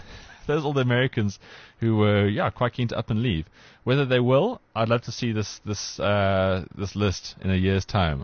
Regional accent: South Africa; I sent him a tweet yesterday, you know, just being courteous, being South African and all.

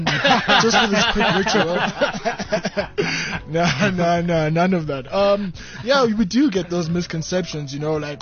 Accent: Soweto, Gauteng, South Africa; We're from Soweto, you know.

